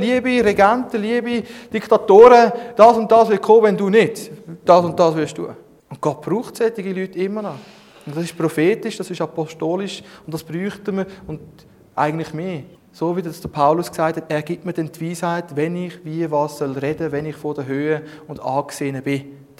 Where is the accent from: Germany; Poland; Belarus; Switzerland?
Switzerland; Das wollen wir ja nicht als Schweizer, oder?